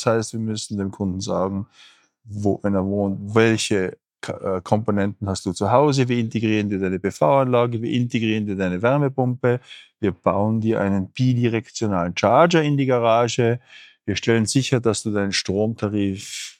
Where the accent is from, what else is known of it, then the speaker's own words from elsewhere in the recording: Austria; Ich bin Österreicher, bin auf einem Bergbauernhof aufgewachsen